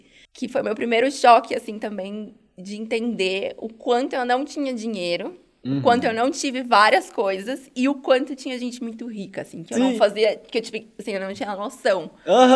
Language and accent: Portuguese; São Paulo, Brazil; Sou de São Paulo, capital. Nasci ali na Zona Oeste, Vila Leopoldina, só perto do Ceasa.